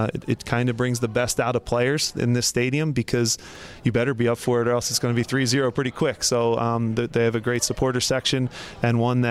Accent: Philadelphia, Pennsylvania, United States; But I love Philadelphia. It's my hometown.

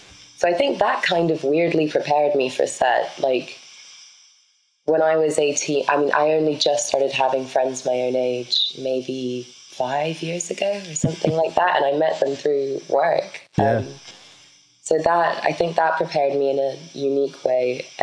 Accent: Buenos Aires, Argentina; also born or lived in London, England / Miami, Florida; So I was born in Miami, Florida, and raised between Buenos Aires, Argentina, and London, England.

